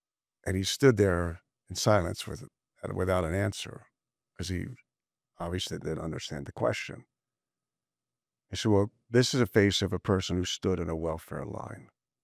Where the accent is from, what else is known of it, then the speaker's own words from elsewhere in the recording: Pennsylvania, United States; And people were looking at me perplexed, like, we're from Bucks County.